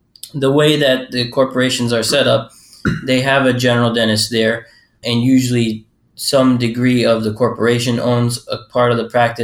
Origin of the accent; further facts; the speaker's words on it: Jacksonville, Florida, United States; moved away as an adult; I am a periodontist in Southern California. I grew up in Jacksonville, Florida, and University of Florida was college for me. After that, I moved to Washington, D.C. for dental school at Howard University.